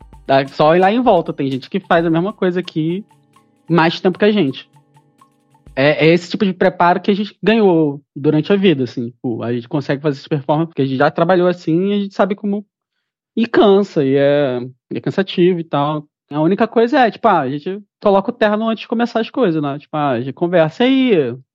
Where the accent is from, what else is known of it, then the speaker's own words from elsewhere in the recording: Rio de Janeiro, Brazil; A gente é carioca, porra. Porra, criado no deboche.